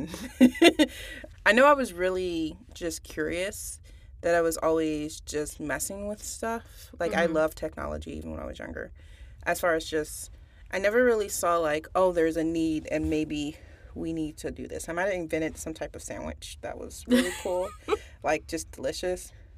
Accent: Detroit, Michigan, United States; So when I was in Detroit, because I'm from Detroit, so I went to all the black schools

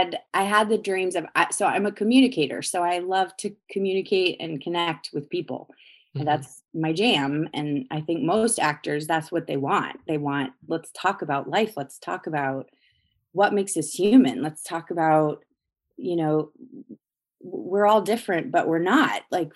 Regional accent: West Coast, United States; I'm an only child. I was raised by a single mom, and I grew up on the West Coast, and I come from a musical acting family.

